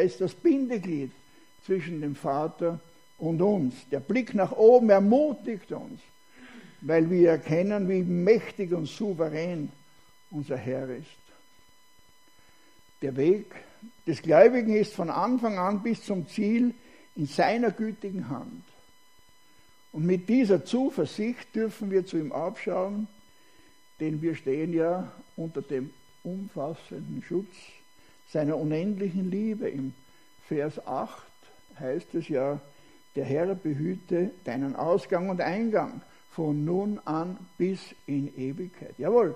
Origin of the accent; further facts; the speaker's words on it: Austria; now in Switzerland; Ich bin kein Schweizer. Merkt man nicht, oder? Ja. Ich bin Österreicher.